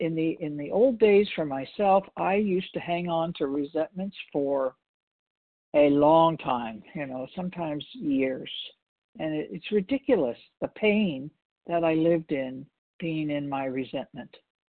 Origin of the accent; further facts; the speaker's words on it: Walnut Creek, California, United States; I'm from Walnut Creek, California.